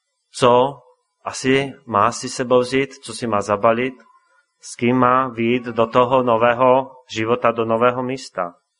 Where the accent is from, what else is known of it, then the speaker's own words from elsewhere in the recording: Martin, Žilina Region, Slovakia; já jsem pocházel z Martina, pocházím, tam jsem se narodil